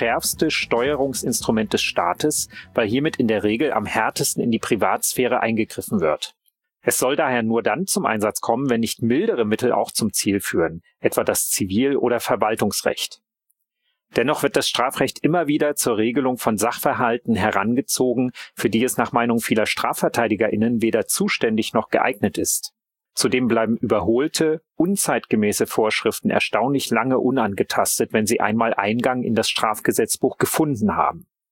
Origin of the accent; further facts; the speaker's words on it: Leipzig, Saxony, Germany; ich komme aus Leipzig